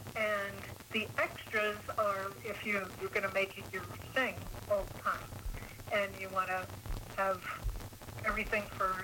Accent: Indiana, United States; I grew up in Indiana, so we had snow.

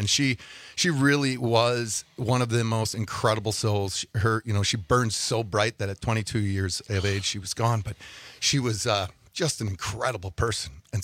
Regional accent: Green Bay, Wisconsin, United States; We're from Green Bay.

